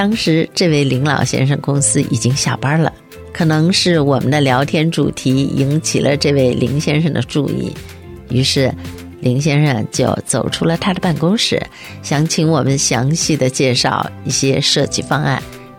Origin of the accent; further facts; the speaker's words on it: Shanghai, China; moved away as an adult; now in United States; 我来自于上海，1989年底来美国读书，从创业到返回中国到再次返回美国